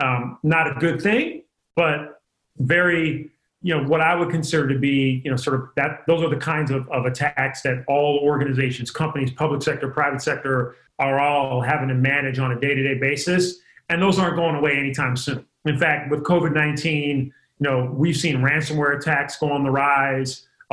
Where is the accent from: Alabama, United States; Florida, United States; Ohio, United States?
Ohio, United States; Cleveland; now in San Francisco Bay Area, United States; I love being in the Bay Area. I grew up in Cleveland